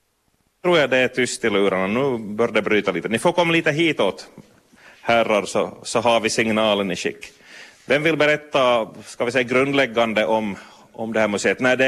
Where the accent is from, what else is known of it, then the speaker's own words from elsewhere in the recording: Larsmo, Ostrobothnia, Finland; Jag är hem från Larsmo